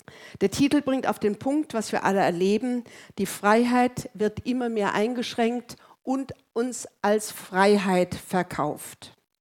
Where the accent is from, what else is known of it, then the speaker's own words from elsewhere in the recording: Bavaria, Germany; Ich komme aus dem Chiemgau in Oberbayern.